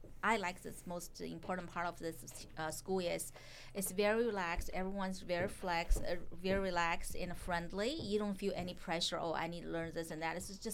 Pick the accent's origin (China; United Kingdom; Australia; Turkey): China; first language Chinese; English is a second language; I was born and raised in China, so I know Chinese very well. So English is my second language.